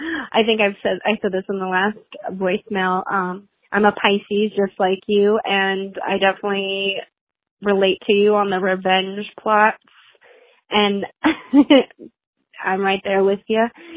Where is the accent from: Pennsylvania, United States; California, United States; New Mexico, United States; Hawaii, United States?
California, United States; San Diego; I'm from San Diego. I love you guys.